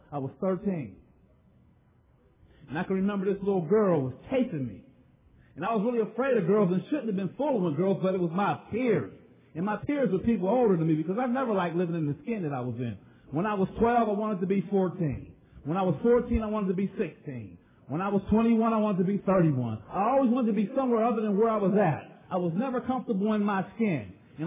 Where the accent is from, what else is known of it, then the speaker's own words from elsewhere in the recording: Pittsburgh, Pennsylvania, United States; I'm from Homewood, and that's one of the roughest parts in Pittsburgh.